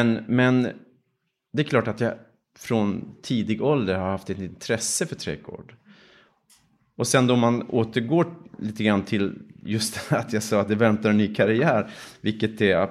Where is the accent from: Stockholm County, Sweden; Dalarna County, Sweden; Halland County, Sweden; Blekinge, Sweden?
Dalarna County, Sweden; Sundborn; när jag växte upp i Sundborn i Dalarna, så var det väldigt mycket trädgård runt omkring mig.